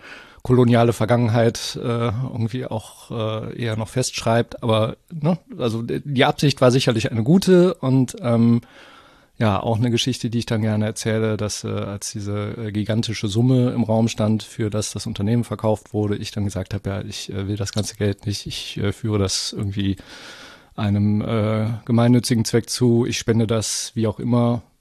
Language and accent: German; Korschenbroich, North Rhine-Westphalia, Germany; Also ich bin ja zunächst mal in Korschenbruch aufgewachsen.